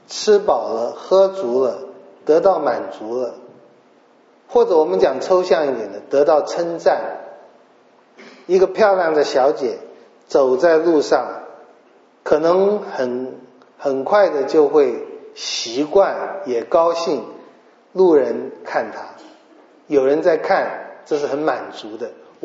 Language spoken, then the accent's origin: Chinese; China; 那这里表现出来一个是我们中国人很熟悉的